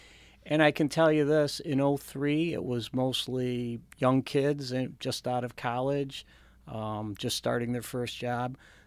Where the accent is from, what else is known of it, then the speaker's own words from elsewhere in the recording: Mendon, United States; He loves living out. In fact, he lives in my hometown of Mendon.